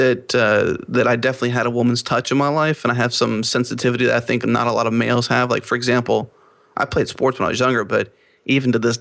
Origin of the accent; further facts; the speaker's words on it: Pennsylvania, United States; He's saying Texas forever, but I grew up in Pennsylvania.